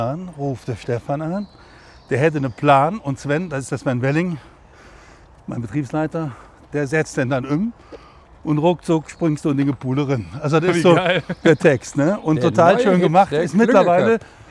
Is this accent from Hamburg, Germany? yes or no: no; Cologne, North Rhine-Westphalia, Germany; Als Kölsche Jung mit einer Uniform, welche auch immer es ist im Kölner Karneval